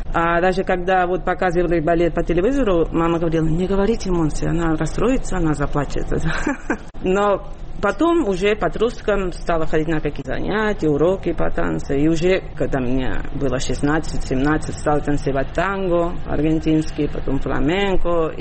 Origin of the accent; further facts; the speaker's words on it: Sabadell, Catalonia, Spain; И я детство провела в Сабаделе, и уже подростком стала приезжать очень часто все выходные практически в Барселону